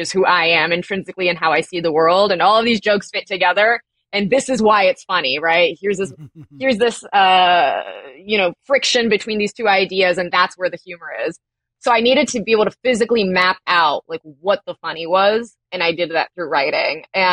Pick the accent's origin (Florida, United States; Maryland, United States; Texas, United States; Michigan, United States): Maryland, United States; Aspen Hill; I grew up specifically in Aspen Hill, which is mostly Black and Latino